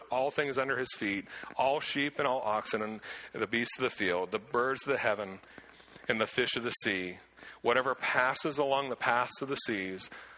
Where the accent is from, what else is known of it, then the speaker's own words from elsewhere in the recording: Clearfield, Pennsylvania, United States; Growing up in Clearfield, it's kind of like Warren, we were out in the woods hunting. Whitetail was important for any young man in Clearfield, just as a young man in Warren.